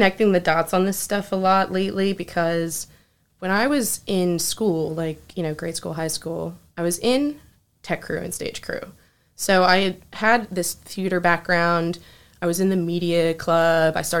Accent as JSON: {"language": "English", "town": "Egg Harbor Township", "region": "New Jersey", "country": "United States", "said": "You know, I'm from Egg Harbor Township, but I spent a lot of time in AC growing up"}